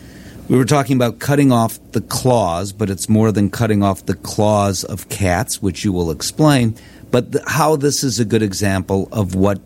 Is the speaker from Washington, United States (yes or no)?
no; Chicago, Illinois, United States; You're from Denver. I'm from Chicago.